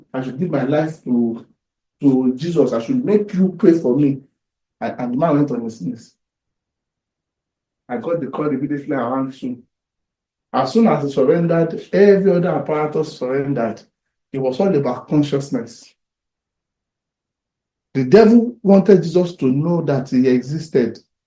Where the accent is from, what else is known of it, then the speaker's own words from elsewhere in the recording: Southwest Nigeria, Nigeria; I grew up in Yoruba land